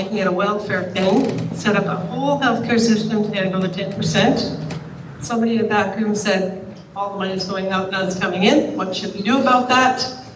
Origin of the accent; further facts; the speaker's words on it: Kitchener, Ontario, Canada; but I grew up in Kitchener. There were free clinics every week.